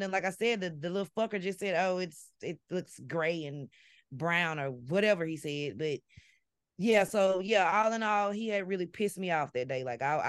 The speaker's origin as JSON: {"language": "English", "region": "Mississippi", "country": "United States", "said": "I'm like, first of all, fucker, I'm from Mississippi. Nobody's really fusing Japanese and French cuisine around here."}